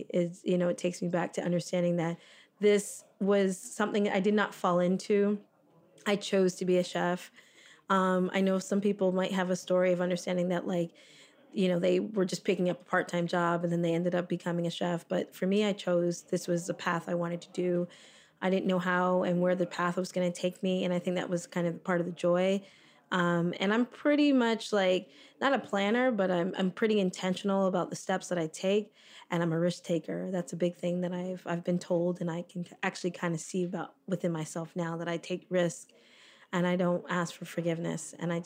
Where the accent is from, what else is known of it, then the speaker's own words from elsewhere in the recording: Florida, United States; also born or lived in Toronto, Canada; growing up, you know, I grew up in South Florida, but people would say, well, where are you from? And I'd say Canada.